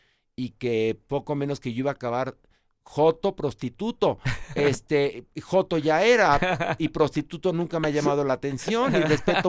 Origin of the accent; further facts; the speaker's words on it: Mexico; De niño aquí en México vi obras musicales maravillosas.